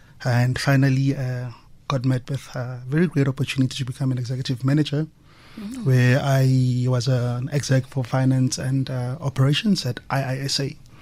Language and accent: English; Tembisa, Gauteng, South Africa; Mm-hmm. I'm a boy from Tembisa.